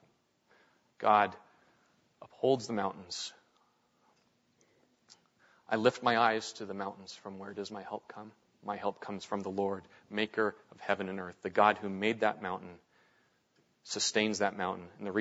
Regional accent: Pacific Northwest, United States; I'm originally from the Northwest. I'm not from Seattle, but I've been to Seattle.

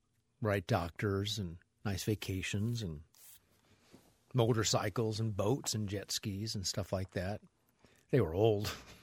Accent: Midwest, United States; I grew up in a culture, a Swedish culture, German culture, and the German-Swedish culture that I grew up in the Midwest

